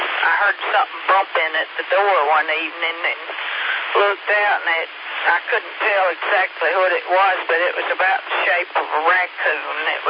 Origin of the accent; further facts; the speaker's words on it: Charlotte, North Carolina, United States; born there; I was supposed to be born there, but I was born in Charlotte instead because my mother's doctor was in Charlotte.